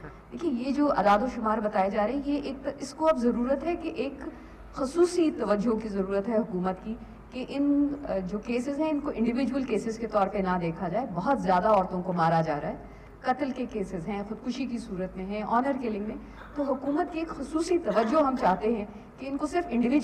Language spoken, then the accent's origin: Urdu; Peshawar, Khyber Pakhtunkhwa, Pakistan; میرا تعلق پشاور سے ہے.